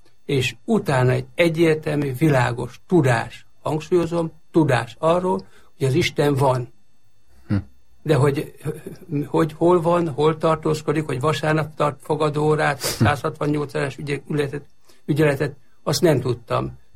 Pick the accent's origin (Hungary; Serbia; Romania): Hungary; Nyíregyháza, Szabolcs-Szatmár-Bereg; 38-ban születtem, 40-ben Nyíregyházára kerültünk, ott jártam gimnáziumba